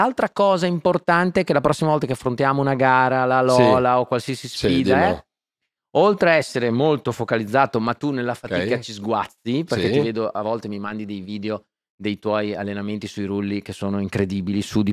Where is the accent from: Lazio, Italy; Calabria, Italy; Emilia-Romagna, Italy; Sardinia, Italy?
Emilia-Romagna, Italy; Poi ricordiamo che io sono romagnolo